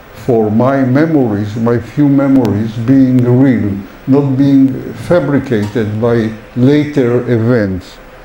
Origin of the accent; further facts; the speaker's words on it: Poland; little town in Poland who became interested in the Jews of that town. The name of the town, this is my hometown, my Shangri-La, my place which I, as a child, wanted back because it was my only place